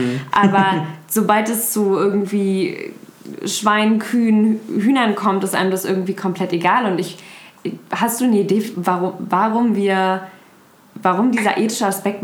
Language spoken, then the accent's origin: German; Berlin, Germany; Also vor allem, weil ich bin in Berlin groß geworden. Bin nicht auf dem Bauernhof aufgewachsen